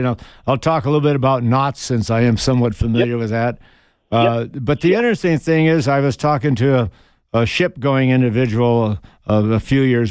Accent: Tucson, Arizona, United States; In my case, in growing up in Tucson, Arizona, most of it was due to actual experience with my dad, who was a contractor, furniture maker, carpenter, a builder.

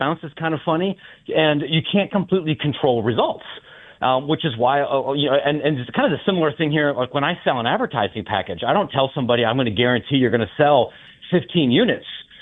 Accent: Ohio, United States; And I'm not picking on Louisiana, right? I'm from Ohio.

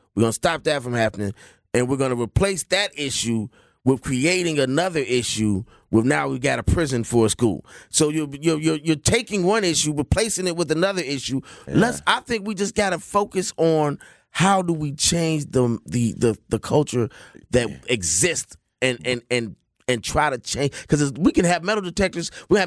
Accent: United States; I am an American, and in most cases, all of us have been arrested at some point.

